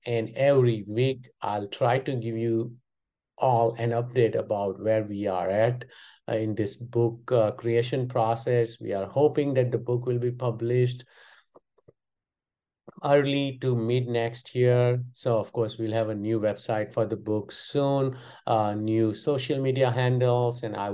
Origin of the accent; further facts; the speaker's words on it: Gujarat, India; English is a second language; And also I did watch the ICC Cricket World Cup final in my hometown. The largest stadium in the world is in my hometown.